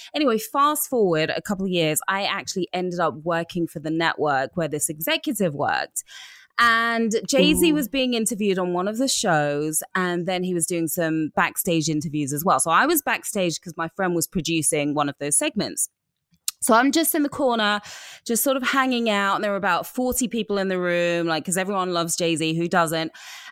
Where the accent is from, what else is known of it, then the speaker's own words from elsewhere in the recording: United Kingdom; accent: British; Obviously British, right? You can tell by the accent. It's got a slight American twang. It's not fake. My real accent now.